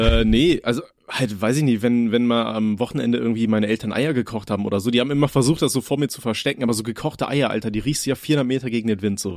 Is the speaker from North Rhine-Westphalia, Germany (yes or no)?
yes; Aachen, North Rhine-Westphalia, Germany; ich komme ja aus Aachen